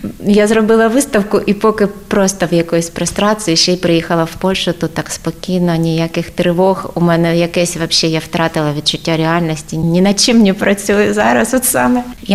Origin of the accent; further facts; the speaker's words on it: Nikopol, Dnipropetrovsk Oblast, Ukraine; я з Дніпра, а виросла взагалі трошки ще південніше Дніпра, в місті Нікополь, там степ, там козацька січ була, там похован Іван Сірко.